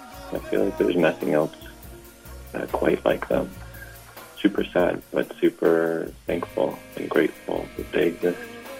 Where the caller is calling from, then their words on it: Amsterdam, North Holland, Netherlands; I'm calling from Amsterdam.